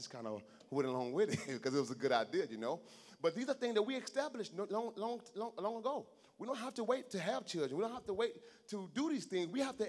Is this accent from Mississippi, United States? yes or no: yes; Mississippi, United States; I'm from Mississippi, raised on a farm my entire life till I was 23 years of age. How do you name a country boy